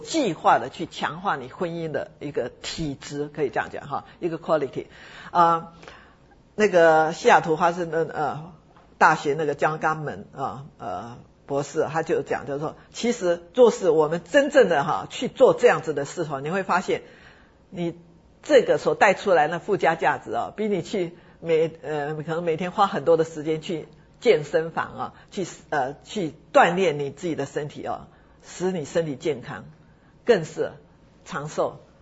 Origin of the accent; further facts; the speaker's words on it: Taiwan; accent: Taiwanese; 我们台湾话这句话讲得非常好，